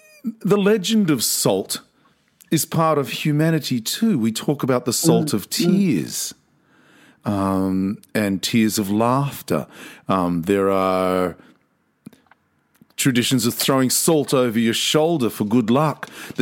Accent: Australia; And being Australian

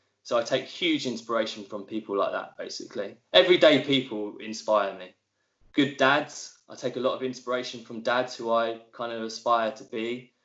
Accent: England, United Kingdom; accent: English; I apologise for my terrible Wi-Fi in the countryside of Hampshire and probably my terrible English accent, which maybe some of the Aussies might not know.

